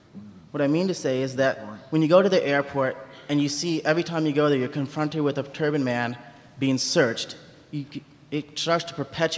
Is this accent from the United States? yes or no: yes; Seattle, Washington, United States; I'm 24 years old. I was born and raised in Seattle.